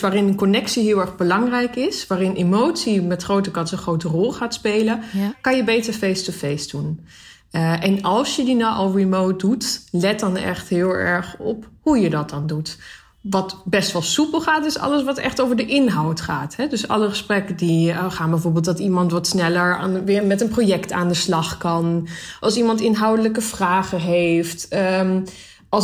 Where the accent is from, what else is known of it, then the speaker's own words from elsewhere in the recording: Germany; now in Netherlands; Ik kom wel oorspronkelijk uit Duitsland, maar heb een Nederlandse moeder. Dus ja, voor de studie en uiteindelijk voor de liefde blijf je toch in Nederland, hè?